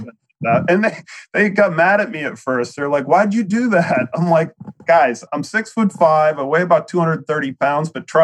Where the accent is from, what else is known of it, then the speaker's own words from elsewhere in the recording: Maine, United States; actually up here in my home state of Maine